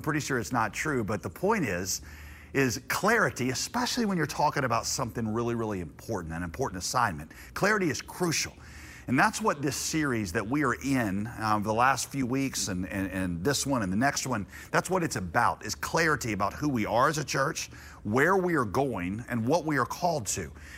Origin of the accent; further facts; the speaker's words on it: West Virginia, United States; born there; also born or lived in Yadkinville, North Carolina; I was born in West Virginia and lived for a while in Yadkinville, North Carolina.